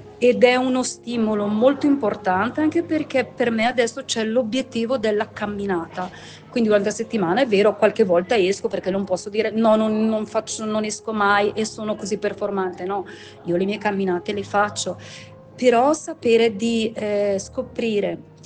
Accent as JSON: {"language": "Italian", "town": "Nuvolera", "region": "Lombardy", "country": "Italy", "said": "perché comunque sono di Nuvolera"}